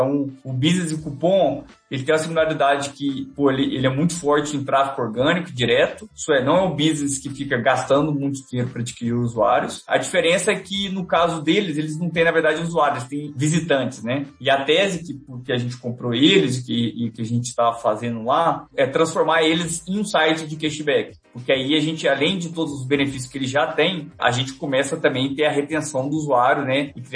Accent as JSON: {"language": "Portuguese", "region": "Minas Gerais", "country": "Brazil", "said": "como bons mineiros, a gente é cauteloso, né?"}